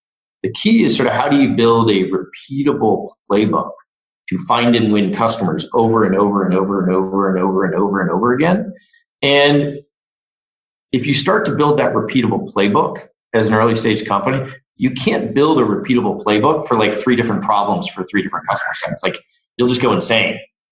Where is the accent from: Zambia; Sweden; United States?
United States; Midwest; now in California, United States; I grew up in the Midwest.